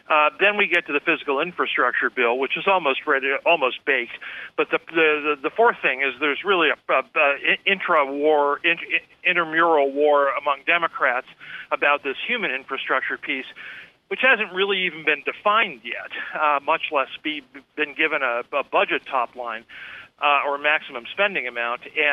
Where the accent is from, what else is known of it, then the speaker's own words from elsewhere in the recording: Pennsylvania, United States; a 40-mile stretch near the place where I grew up in Pennsylvania